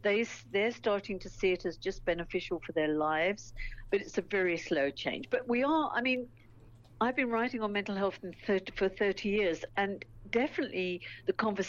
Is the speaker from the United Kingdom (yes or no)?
yes; England, United Kingdom; now in South Africa; I'm English originally, come from England.